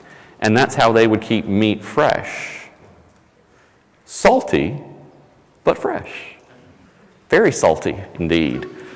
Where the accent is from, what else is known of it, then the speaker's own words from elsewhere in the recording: North Carolina, United States; Now, I don't know about you, but when back where I grew up in North Carolina, when someone would say, so-and-so is the salt of the earth, what they meant was that was a very stable person.